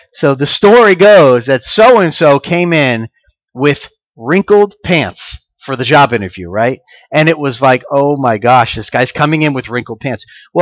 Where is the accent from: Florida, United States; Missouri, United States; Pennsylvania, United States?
Florida, United States; You know, I'm from Florida, so there was all these surfing stuff.